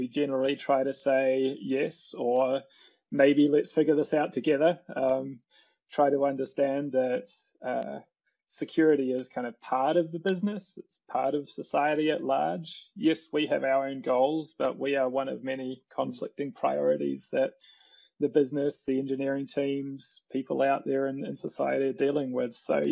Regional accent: New Zealand; My upbringing as a Kiwi

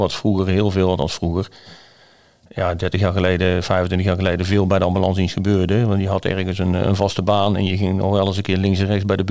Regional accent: 's-Hertogenbosch, North Brabant, Netherlands; Geboren in getogen Bossenaar. Geboren in Zetterenbosch. In het oude ziekenhuis, toen nog midden in het centrum, wat er niet meer is. In een klein gezin.

